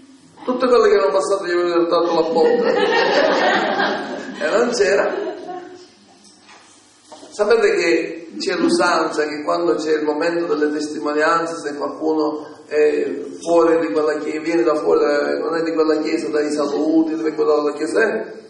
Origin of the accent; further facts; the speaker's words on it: Rome, Lazio, Italy; Allora ho dato i saluti, vengo da Roma